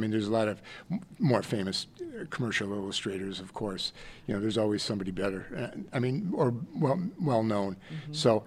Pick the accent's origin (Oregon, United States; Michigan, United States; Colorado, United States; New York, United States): Michigan, United States; Dearborn; Yep, born and raised in Dearborn.